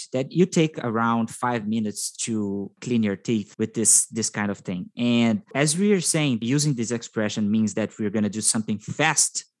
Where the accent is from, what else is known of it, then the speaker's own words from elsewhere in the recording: Brazil; and I am from Brazil.